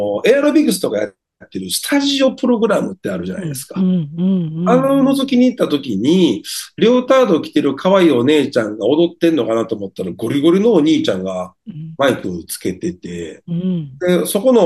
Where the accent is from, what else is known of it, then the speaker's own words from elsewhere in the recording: Kyoto, Japan; born there; 私は京都で、京都市で生まれましてですね